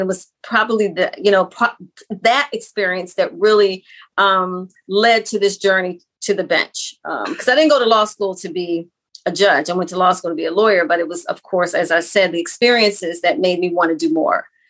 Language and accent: English; Philadelphia, Pennsylvania, United States; So, yes, hometown, I'm from Mount Airy and West Oak Lane.